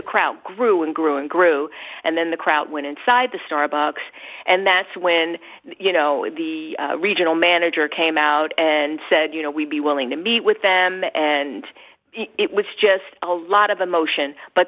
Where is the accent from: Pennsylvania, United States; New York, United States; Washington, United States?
Pennsylvania, United States; Philadelphia; also born or lived in Dallas / Boston / California; And I'm born and raised in Philadelphia.